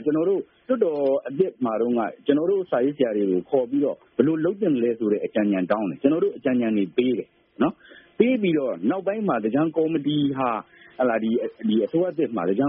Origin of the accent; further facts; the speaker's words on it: Mandalay, Mandalay Region, Myanmar; ကျွန်တော်တို့ဒီမန္တလေးသူမန္တလေးသားတွေကတော့ဒီအပေါ်မှာတော့တော်တော်လေးကိုအားမလို့အားမရဖြစ်ကြံရခဲ့ကြတာပါ